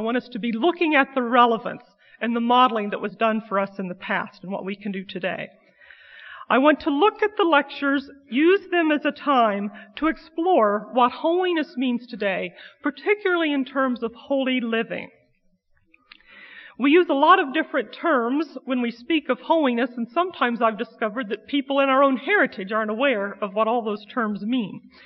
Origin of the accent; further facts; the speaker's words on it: Kentucky, United States; I grew up in Kentucky, and I think that's one reason why Asbury was a favorite of my dad's. I was born in northeast Kentucky